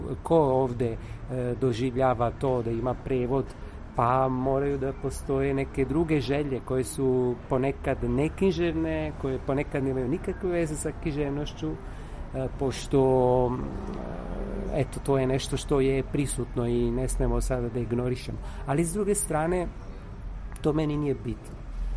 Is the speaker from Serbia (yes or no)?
no; Italy; first language sr; ono što mene muči je neko djetinjstvo koje sam proveo u Italiji. Moj jezik je srpski.